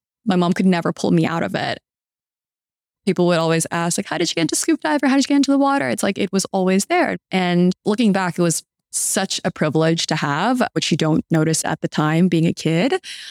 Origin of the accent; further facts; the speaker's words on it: Bangkok, Thailand; I'm originally from Bangkok, Thailand.